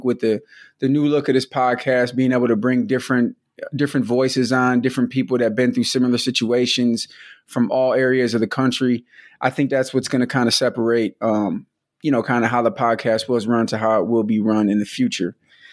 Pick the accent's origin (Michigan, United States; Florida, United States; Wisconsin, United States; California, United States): Wisconsin, United States; Milwaukee; I came from Milwaukee